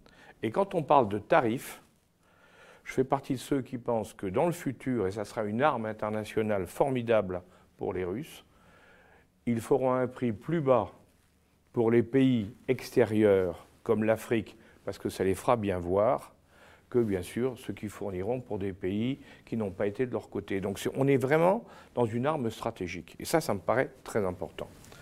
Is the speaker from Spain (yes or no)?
no; France; chez nous en France